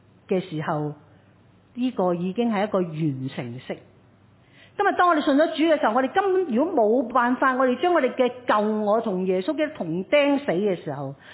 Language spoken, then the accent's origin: Chinese; China; 就好像我们中国人所说，你收下把口啦